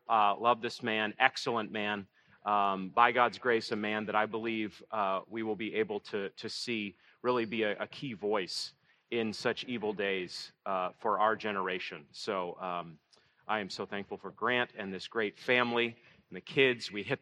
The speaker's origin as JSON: {"language": "English", "region": "Maine", "country": "United States", "tie": "born or raised there", "said": "I grew up in Baptist youth camp, so that's not a dig. In coastal Maine, it was a small Baptist youth camp, but it shaped me."}